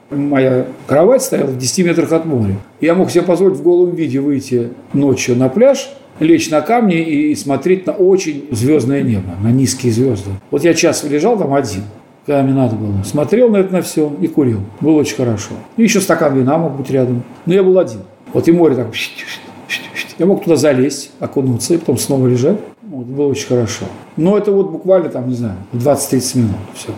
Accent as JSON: {"language": "Russian", "country": "Russia", "said": "Я вот из России, я так пою."}